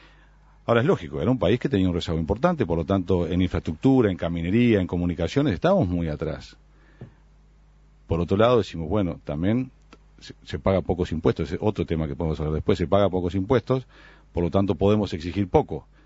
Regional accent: Uruguay; que nosotros como uruguayos no podemos comprar

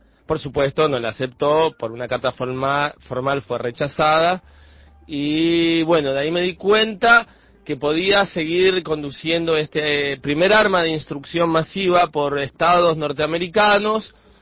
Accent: Argentina; moved away; Así que volví a Argentina, mi país de origen

